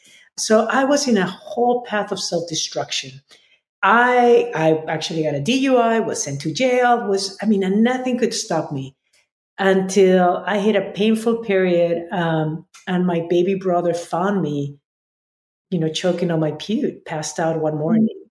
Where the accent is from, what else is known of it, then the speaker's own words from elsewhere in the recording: Lima, Peru; So I was born and raised in Lima, Peru.